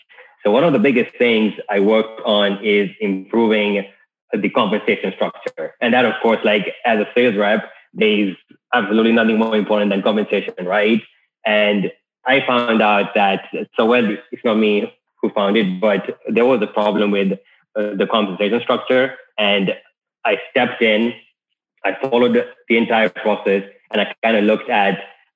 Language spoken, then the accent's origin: English; Kenya; born or raised there